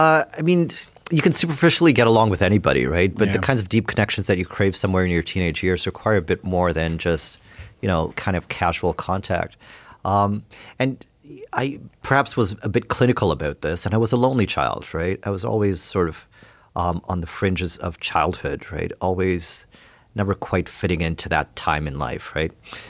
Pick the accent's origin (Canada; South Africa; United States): Canada; And so is the sort of American market more important than sort of like rediscovering myself as a Canadian and sort of returning and entrenching myself here?